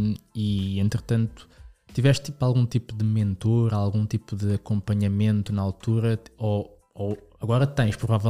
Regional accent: Sintra, Lisbon, Portugal; eu cresci no Linho de Sintra, Montabão, para mim a minha cabeça não estava em Lisboa, tipo, eu não conhecia Lisboa, para mim Lisboa era vir ao Colombo.

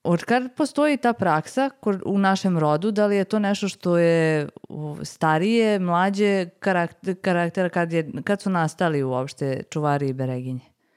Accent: Pančevo, Vojvodina, Serbia; pošto su kod nas u Pančevo sad postaje jedan onako velegrad

